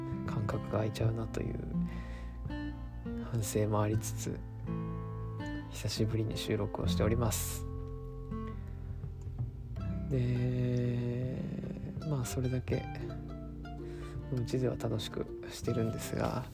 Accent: Sukagawa, Fukushima, Japan; 福島県の、まあ、市は隣なんですけれども、私も縁のある須賀川市というところを生まれてして、で同じようなすげえ田舎で生まれ育った

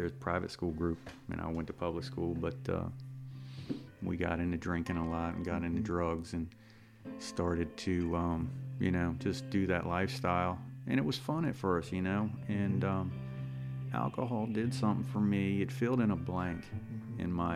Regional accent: Deal, Maryland, United States; born there; I was born in Deal, Maryland.

